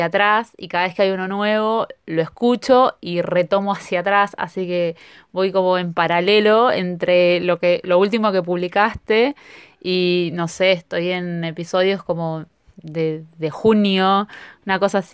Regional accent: Santa Fe, Argentina; now in Australia; de Santa Fe. En este momento te estoy escuchando desde Australia, aunque no hace mucho que descubrí el podcast.

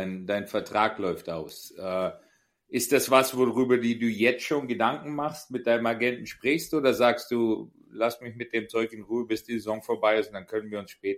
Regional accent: Bavaria, Germany; Als Allgäuer kann ich das schon noch.

